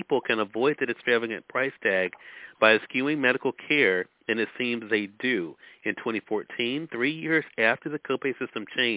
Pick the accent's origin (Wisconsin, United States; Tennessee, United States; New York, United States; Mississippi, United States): Mississippi, United States; my home state of Mississippi makes an appearance in this book